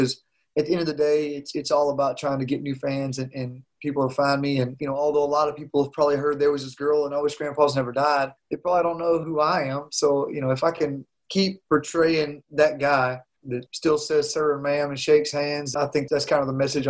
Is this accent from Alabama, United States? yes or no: yes; Alabama, United States; You know, I mean, where I grew up in Northeast Alabama, things move a little slower, you know